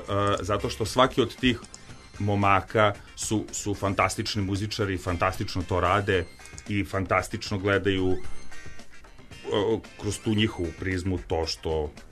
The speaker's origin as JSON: {"language": "Serbian", "town": "Bačko Petrovo Selo", "region": "Vojvodina", "country": "Serbia", "tie": "born or raised there", "said": "Odrastao sam u Bačkom Petrovom selu."}